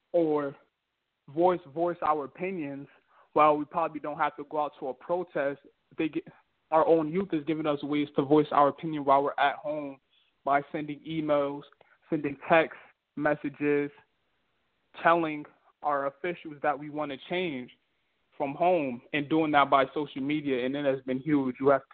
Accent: East Orange, New Jersey, United States; As I went to one today in my hometown in East Orange, and I went to one in West Orange a couple of days back.

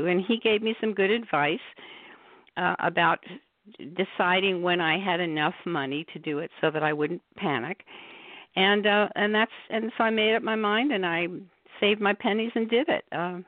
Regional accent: New York, United States; I grew up in the Metropolitan Museum of Art in New York, and I just love art

